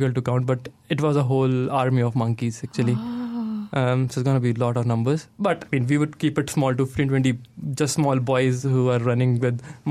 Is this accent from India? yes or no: yes; India; now in Dunedin, New Zealand; in India, I wasn't able to go back to my home for every Diwali that I was spent, living outside of my hometown.